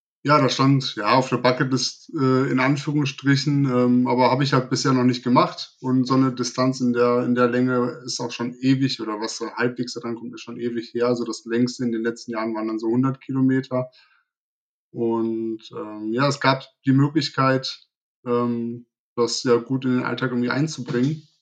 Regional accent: Wuppertal, North Rhine-Westphalia, Germany; Im Prinzip schön in südöstlicher Richtung nach Wuppertal, also in meine Heimatstadt

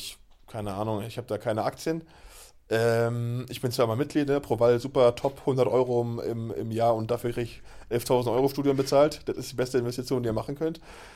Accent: Berlin, Germany; also wir kommen ja beide aus der Großstadt, wir sind ja beide Berliner.

